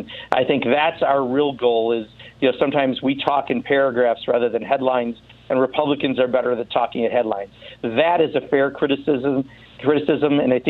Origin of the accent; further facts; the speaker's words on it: Wisconsin, United States; calling from Wisconsin, thanks so much, my home state